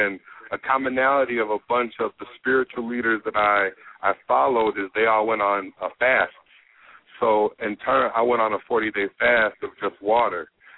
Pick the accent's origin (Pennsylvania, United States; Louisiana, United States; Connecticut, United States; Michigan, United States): Michigan, United States; Kalamazoo; I'm from Kalamazoo, Michigan, born and raised.